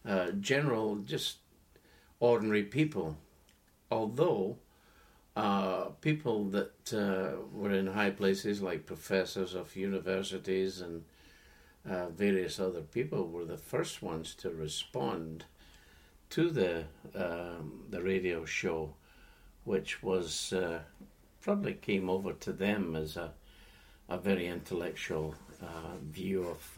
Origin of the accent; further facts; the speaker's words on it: Scotland, United Kingdom; because I'm Scottish, I felt that it had a little bit of...